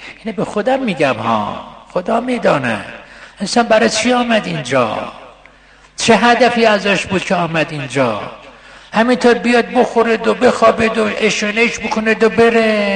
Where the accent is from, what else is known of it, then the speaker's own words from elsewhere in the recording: Isfahan, Iran; گفت اهل کجا هستید؟ گفتم اصفهان.